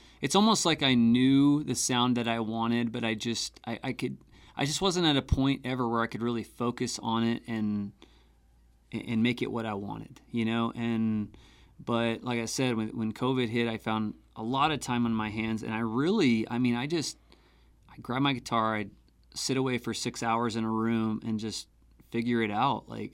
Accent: Oklahoma, United States; you know, I grew up in Oklahoma, and I spent a lot of time crossing the Red River, back and forth between Oklahoma and like the Dallas area

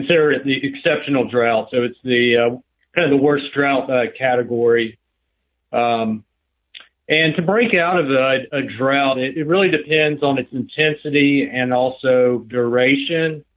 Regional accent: Georgia, United States; Yeah, so I grew up just outside of Atlanta.

